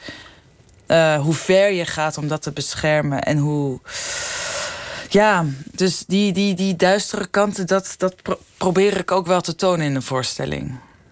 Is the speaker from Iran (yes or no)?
yes; Iran; Het is een mix van Grieks, Iraans, waar ik vandaan kom, en Turks.